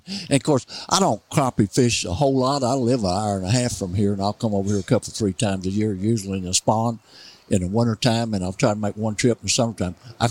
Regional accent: Missouri, United States; I come from Mississippi County, Missouri, way down in the Boot Hill, and it's part of the old South.

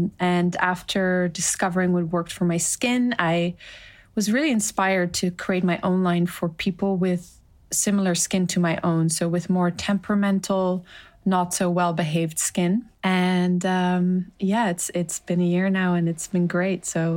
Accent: Amsterdam, North Holland, Netherlands; So I was born and raised in Amsterdam with my three brothers.

